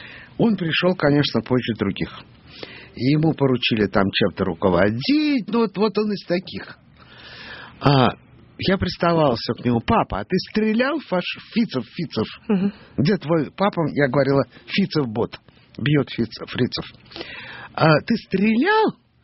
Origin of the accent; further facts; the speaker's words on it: Western Ukraine, Ukraine; also born or lived in Moscow, Russia; Родилась в Москве, а детство было там.